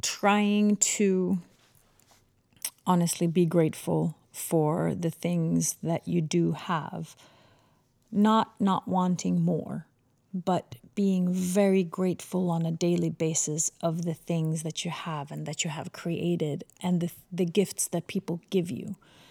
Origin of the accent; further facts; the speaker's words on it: Sweden; Yeah, first immigration. I was born there. My brother was born there. My sister wasn't born there. I grew up